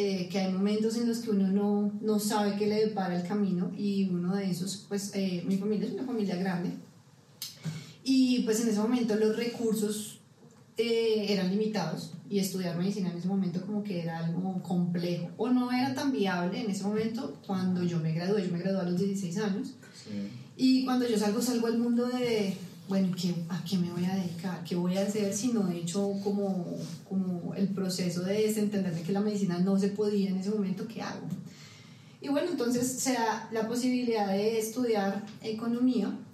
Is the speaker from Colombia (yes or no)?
yes; Bogotá, Colombia; also born or lived in Leticia; yo soy de Leticia. Nací en Leticia, pero no me crié en Leticia, me crié toda la vida en Bogotá.